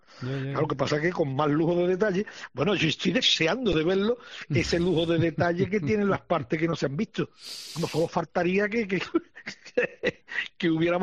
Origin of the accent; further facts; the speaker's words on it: Marchena, Andalusia, Spain; pues yo soy de Marchena